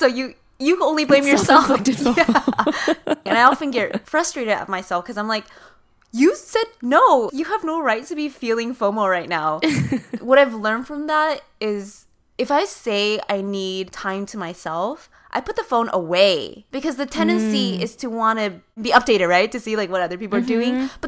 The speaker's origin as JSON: {"language": "English", "region": "New York", "country": "United States", "said": "I am a New Yorker and you're coming into yes. my city?"}